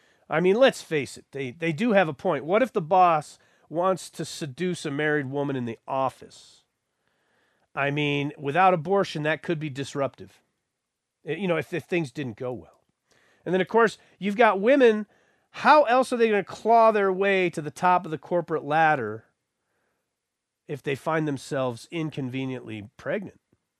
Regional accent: Buffalo, New York, United States; born there; I was born in Buffalo

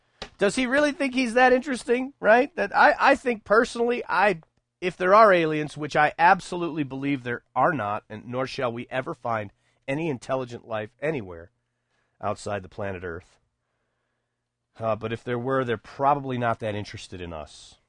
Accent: United States; I know, I'm an American, I only speak English. A little bit of Spanish, tiny bit of Japanese, and two or three phrases in Tagalog.

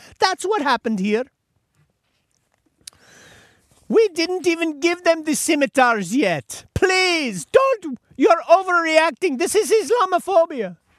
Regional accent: Buffalo, New York, United States; because I'm from Buffalo. There you go. That's how we say it.

